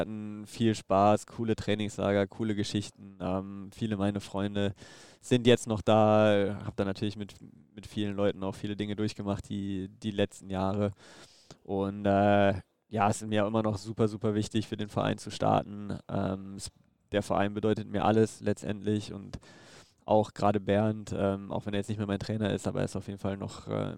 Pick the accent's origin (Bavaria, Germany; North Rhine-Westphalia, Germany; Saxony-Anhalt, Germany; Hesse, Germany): North Rhine-Westphalia, Germany; Düsseldorf; Und wie gesagt, Düsseldorf ist meine Heimat, da fühle ich mich wohl, da ist meine Familie